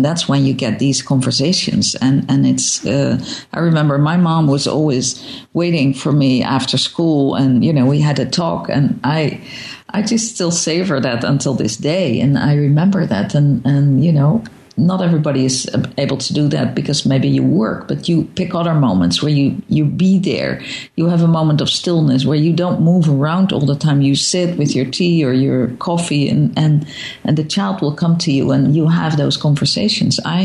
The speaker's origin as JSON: {"language": "English", "country": "Netherlands", "moved": "as an adult", "said": "we're from Holland and we came here with our five kids."}